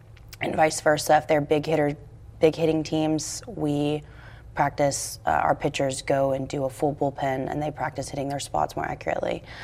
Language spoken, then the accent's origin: English; The Woodlands, Texas, United States; So I came from a, I guess you could say, small town, not really small anymore, but I came from Oak Ridge in the Woodlands